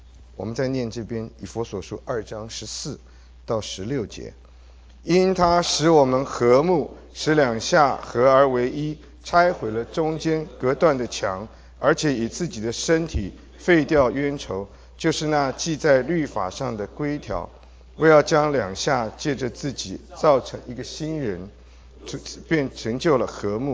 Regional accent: Taiwan; 我是生在台湾的，所以我记得好清楚，以前我们小时候在台湾跟中国大陆是隔绝的，

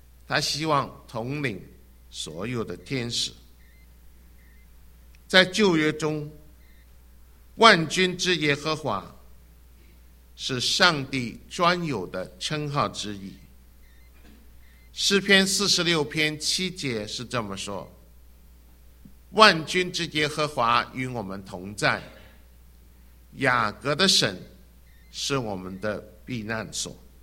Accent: China; 所以我们中国人心里面都很明白，每次当我们想到啊那袁世凯的时候，我们都是只是自知一笑。

